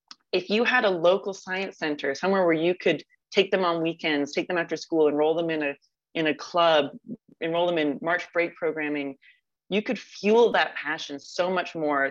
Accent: Guelph, Ontario, Canada; I grew up in Guelph

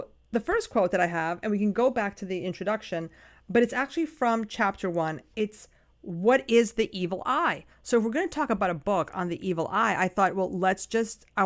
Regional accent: New York, United States; we're two witches from Lower Hudson Valley that come to you twice a month

